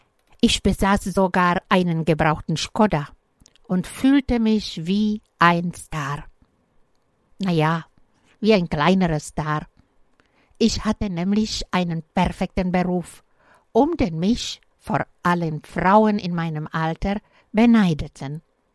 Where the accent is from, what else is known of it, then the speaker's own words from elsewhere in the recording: Czechia; German is a second language; now in Germany; Ich bin eine Tschechin und obwohl ich schon lange Jahre in Deutschland lebe, wird man sicherlich meinen Akzent bis Ende meines Lebens merken